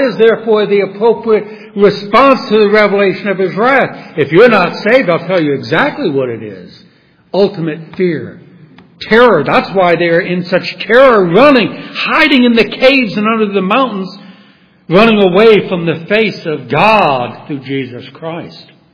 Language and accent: English; New Orleans, Louisiana, United States; I've been through hurricanes growing up in New Orleans.